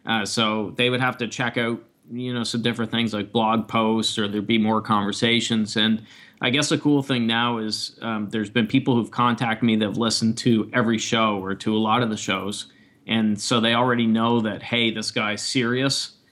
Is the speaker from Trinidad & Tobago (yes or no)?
no; Canada; but a lot of people don't even know that I'm from Canada.